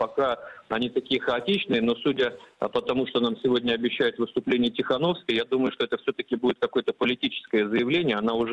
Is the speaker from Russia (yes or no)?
yes; Russia; не афишируя, что мы из России.